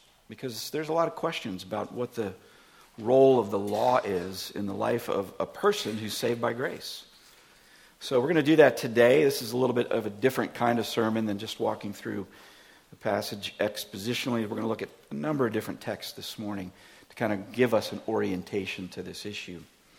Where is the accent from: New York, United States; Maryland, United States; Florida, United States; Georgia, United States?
Florida, United States; If you're from Florida, I'm from Florida